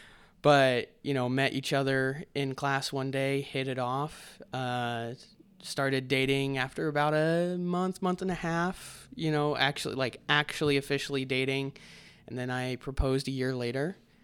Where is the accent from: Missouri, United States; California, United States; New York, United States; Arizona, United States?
Missouri, United States; Springfield; So I'm originally from Springfield, and she's from Branson.